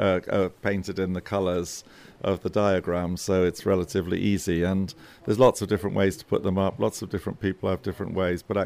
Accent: South West England, United Kingdom; And I'm from Gloucestershire, and I'm interested in dome building

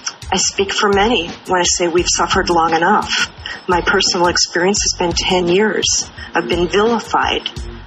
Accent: Wisconsin, United States; I'm also from Wisconsin.

